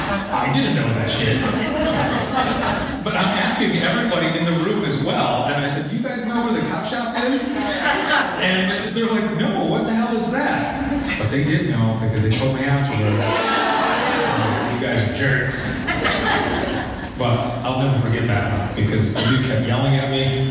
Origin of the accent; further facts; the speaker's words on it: Michigan, United States; also born or lived in Florida; when I moved from Michigan, or from Florida back to Michigan, back home, and I was working there